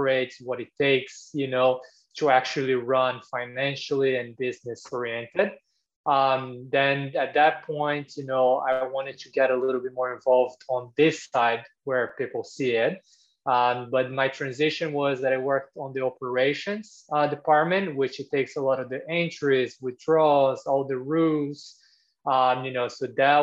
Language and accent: English; Brazil; English is a second language; moved away as an adult; now in United States; I grew up playing tennis. I'm from Brazil originally.